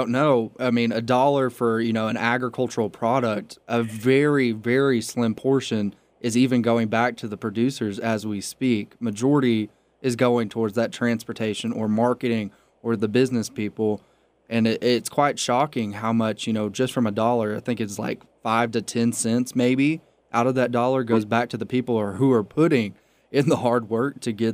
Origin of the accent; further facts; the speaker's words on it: Texas, United States; You know, I'm from Lubbock County, which is homegrown cotton country. And that's all I grew up around was cotton.